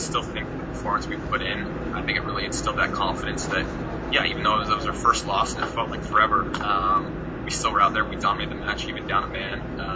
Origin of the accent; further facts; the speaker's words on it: Canada; Especially, I think, growing up in Canada as a young boy, it was always something that was tough to really dream